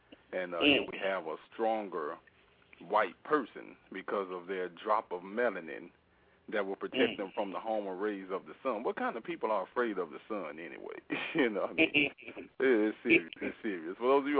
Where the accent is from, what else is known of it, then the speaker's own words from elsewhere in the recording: Hyde Park, United States; I'm from Hyde Park. What in the world would me and a white girl from Germantown have to talk about, period?